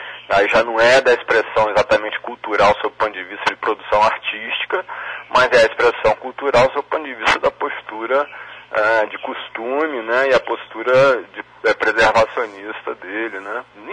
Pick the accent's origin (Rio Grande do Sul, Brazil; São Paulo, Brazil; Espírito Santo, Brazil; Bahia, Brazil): Espírito Santo, Brazil; Cachoeiro de Itapemirim; Eu sou de lá. Então, assim, me sinto muito à vontade para falar, porque eu adoro a minha terra, adoro o cachoeiro.